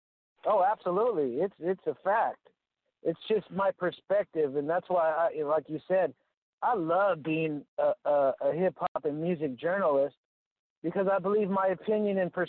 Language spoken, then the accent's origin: English; Bay Area, California, United States; I'm from the Bay Area, but the further I go from the Bay, literally more people appreciate it